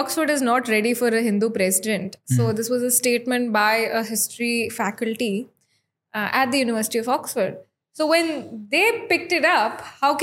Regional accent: Udupi, Karnataka, India; moved away as an adult; तो मैं उड़पी से आती हूँ। उड़पी एक छोटा सा शहर है कर्नाटका में, वहीं पे पली बड़ी हूँ। ऐसा नहीं है कि माँ बाप वहाँ से हैं और हम पले बड़े किसी बड़े शहर में। 21-22 साल तक वहीं रहे

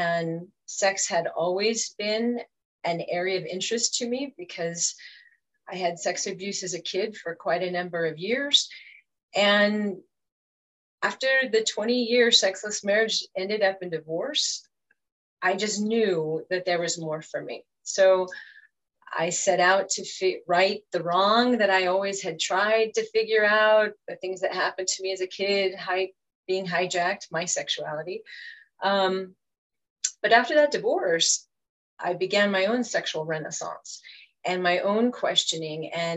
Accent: New Mexico, United States; No, I was born and raised in New Mexico.

